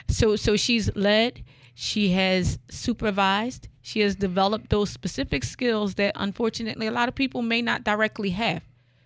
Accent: Oakland, California, United States; My hometown.

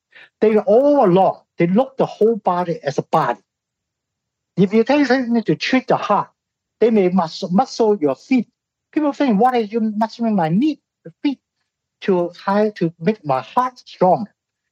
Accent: Hong Kong; born there; I was born in Hong Kong, so I have bias.

